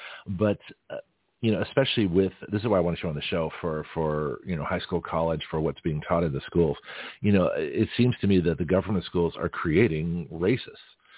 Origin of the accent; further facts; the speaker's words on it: Canada; now in United States; Now, I came here as a Canadian, you know, and I still identify as, you know, partly Canadian, but I don't have allegiance to Canada.